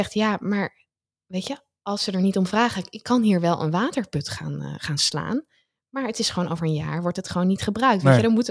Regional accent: Netherlands; ik ga maar even in wij praten als Europeanen, als Nederlanders

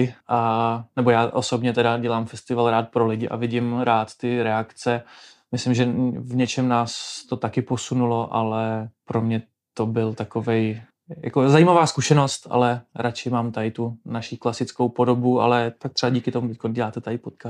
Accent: České Budějovice, South Bohemian Region, Czechia; Původem jsem teda z Českých Budějovic, což mi vlastně dalo dobrý základ pro to, abych chtěl vůbec takovýhle projekt dělat

